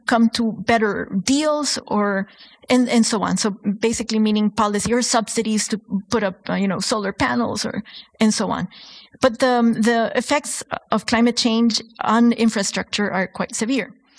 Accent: Honduras; I grew up in Honduras, and these are pictures of, you know, very close to where I grew up.

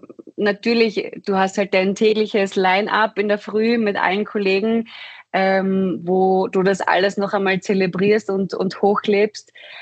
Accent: Keutschach, Carinthia, Austria; now in Vienna, Austria; ich, wie man vielleicht hört, bin aus dem südlichen Teil Österreichs. Ich komme aus Kärnten, lebe aber mittlerweile schon seit über 13 Jahren in unserer wunderschönen Kaiserstadt in Wien. Bin aber sehr, sehr stolz auf den Bereich, wo ich hergekommen bin

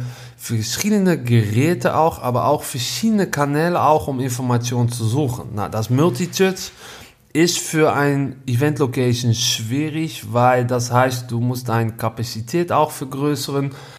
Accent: Netherlands; German is a second language; Ich bin Holländer

